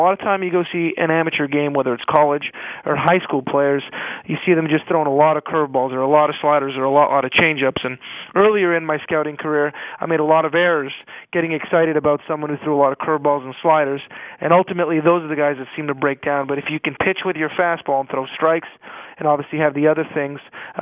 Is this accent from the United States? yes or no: no; Canada; our scouting director's Canadian, I'm Canadian